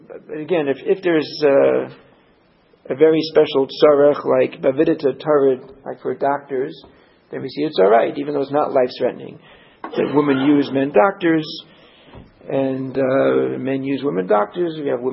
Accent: Midwest, United States; I'm from the Midwest, you know.

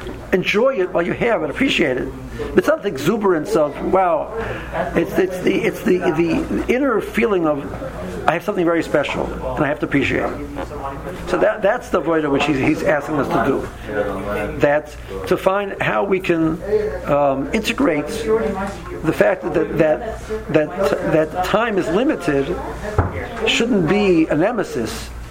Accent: Cleveland, Ohio, United States; When I grew up in Tells, Cleveland, they would speak by a chasna.

